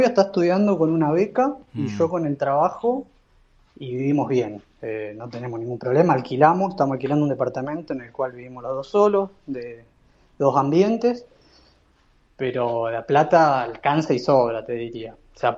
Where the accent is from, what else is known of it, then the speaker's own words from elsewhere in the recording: Venado Tuerto, Santa Fe, Argentina; moved away as an adult; also born or lived in Rosario; yo soy de Venado Tuerto, como bien dijiste, me fui a estudiar ingeniería electrónica ahí en Rosario, a la UNR, FCIA, y terminé el año pasado y me vine para acá porque mi novia se vino a hacer un máster.